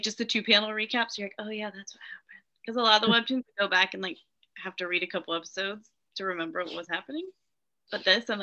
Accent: Alexandria, Virginia, United States; I'm from Alexandria, Virginia. I run a coffee shop, but I am studying to get my master's in publishing.

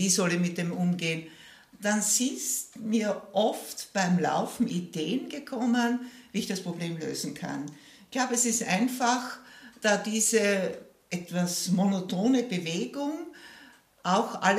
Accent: Styria, Austria; Ja, und es war ja noch ein Bauernhof, wie er in den Bilderbüchern jedenfalls geschildert wurde.

